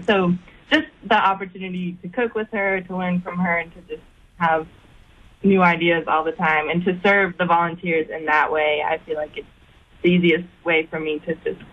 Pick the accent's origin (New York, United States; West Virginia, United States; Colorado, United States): Colorado, United States; Denver; now in New Orleans, United States; to bring a little bit of my hometown from Denver down to New Orleans.